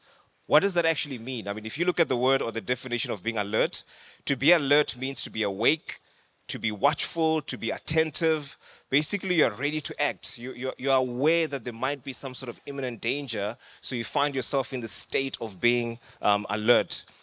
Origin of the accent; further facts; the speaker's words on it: Thohoyandou, Limpopo, South Africa; born there; So I was born in Thohoyandou, means elephant head. That's where I was born. It's in Limpopo.